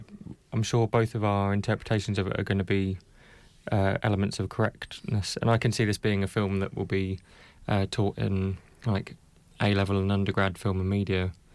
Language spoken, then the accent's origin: English; East of England, United Kingdom; I'm from Norfolk.